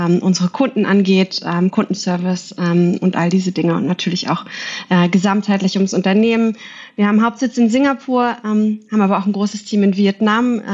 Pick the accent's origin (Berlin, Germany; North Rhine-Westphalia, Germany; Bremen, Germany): Berlin, Germany; Ich bin in Berlin, zurück in meine Heimat hier gerade Corona-bedingt etwas länger als gedacht